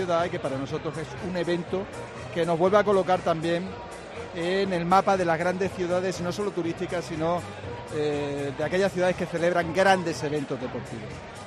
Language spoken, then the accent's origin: Spanish; Spain; y digo nosotros como españoles, nos ponemos precisamente en el crecimiento